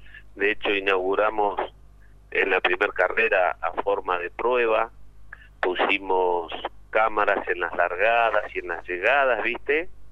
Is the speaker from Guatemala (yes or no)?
no; Argentina; aparte como buen argentino compramos a cuenta, ¿viste?